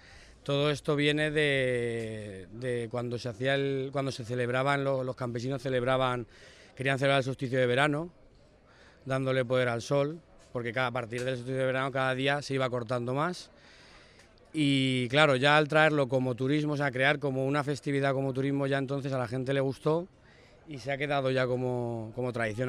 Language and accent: Spanish; Alicante, Valencian Community, Spain; le tengo más cariño sobre todo a la de mi ciudad, la de mi tierra, de Alicante.